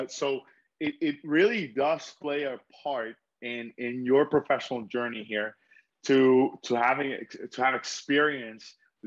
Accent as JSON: {"language": "English", "country": "Honduras", "said": "the truth of the sport back in my home country of Honduras."}